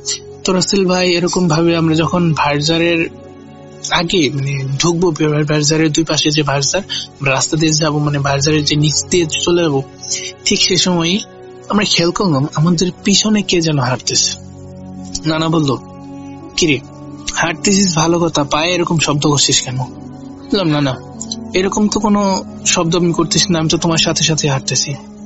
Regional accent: Nalitabari, Mymensingh Division, Bangladesh; now in Dhaka, Bangladesh; আমার গ্রামের বাড়ি হচ্ছে শেরপুর, থানা হচ্ছে নালিতাবাড়ি, গ্রাম রানীগাঁও।

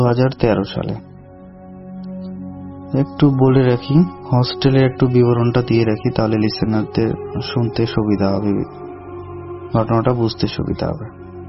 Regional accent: Thakurgaon, Rangpur Division, Bangladesh; now in Siliguri, India; আমার বাড়ি ঠাকুরগাঁয়ে। তো আমি কিছু অনেক দিন আগেই ইন্ডিয়াতে শিফট করি, এখন আমি শিলিগুড়িতে থাকি।

